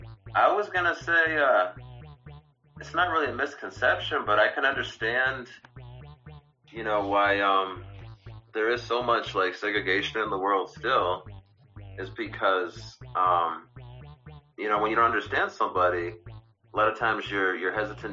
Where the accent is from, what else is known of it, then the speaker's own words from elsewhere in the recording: New Hampshire, United States; I'm in New Hampshire, and I lived in Las Vegas for 1 year, so I wasn't there long enough to pick up any of the dialect.